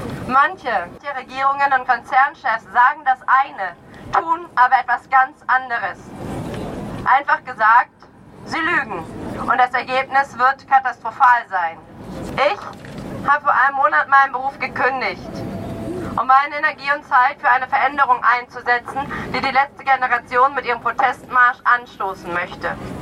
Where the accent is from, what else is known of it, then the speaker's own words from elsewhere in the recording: Cologne, North Rhine-Westphalia, Germany; ich komme aus Köln